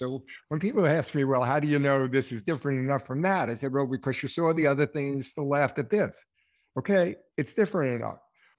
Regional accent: New York, United States; If I go to the Midwest, I'm automatically rude because I'm from New York.

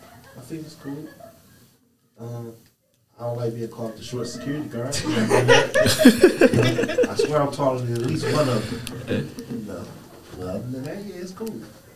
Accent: Detroit, Michigan, United States; I'm from Detroit. I'm from the east side.

